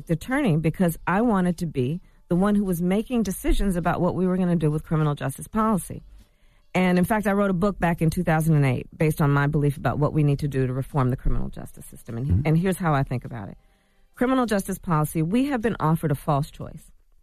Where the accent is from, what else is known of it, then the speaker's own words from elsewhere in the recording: Oakland, California, United States; born there; I was born in Oakland.